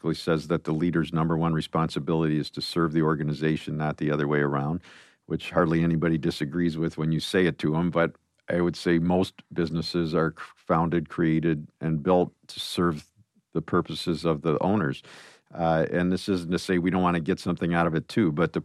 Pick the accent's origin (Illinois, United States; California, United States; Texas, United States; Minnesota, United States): Illinois, United States; Chicago; now in Ann Arbor, United States; I came to Ann Arbor from Chicago to go to school at University of Michigan.